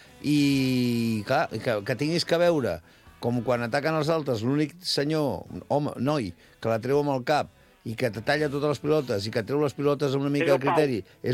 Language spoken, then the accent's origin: Catalan; Barcelona, Catalonia, Spain; jo vinc de Barcelona